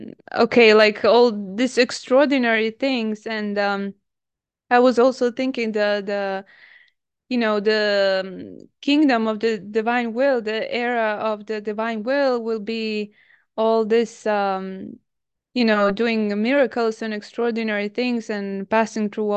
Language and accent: English; United States; Sorry, I'm very American.